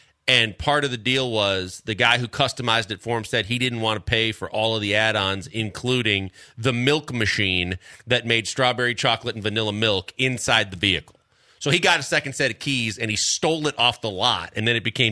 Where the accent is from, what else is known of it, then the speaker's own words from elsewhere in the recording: Wisconsin, United States; I'm not a milk fan anyway, and I'm from America's Dairyland.